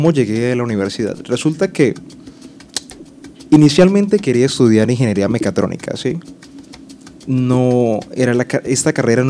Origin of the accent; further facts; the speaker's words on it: Villavicencio, Meta, Colombia; also born or lived in La Macarena, Meta; Yo nací en 1992 en Villavicencio. De ahí viví 10 años, mis 10 siguientes años en la Macarena Meta. Por cuestiones del conflicto armado resulté viviendo acá en Villavicencio de nuevo. Hice quinto de primaria en el colegio Elisúa, de sexto a décimo en el colegio La Salle.